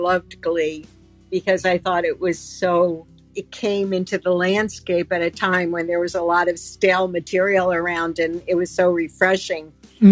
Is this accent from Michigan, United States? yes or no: no; New York, United States; I mean, I'm from New York. I live in New York.